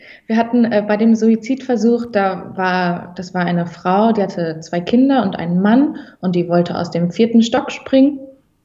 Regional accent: Cologne, North Rhine-Westphalia, Germany; also born or lived in Vienna; ich komme doch eh aus Köln, ist doch eh Medienstadt in Deutschland

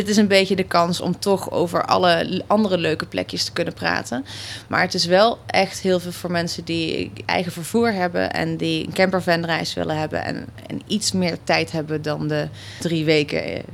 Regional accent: Maastricht, Limburg, Netherlands; ik kom zelf uit Maastricht. Af en toe komt die zachtigheden nog tussendoor.

